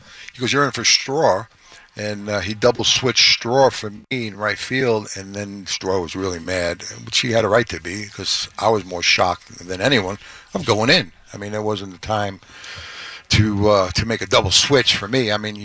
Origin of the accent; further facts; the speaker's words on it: Brooklyn, New York, United States; I am one of the lucky ones in this city to be with two organizations in New York, growing up in Brooklyn.